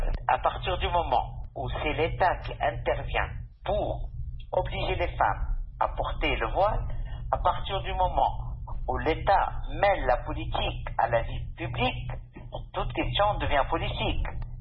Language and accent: French; Tunisia; Nous sommes des Tunisiennes, des Tunisiens très solidaires avec les femmes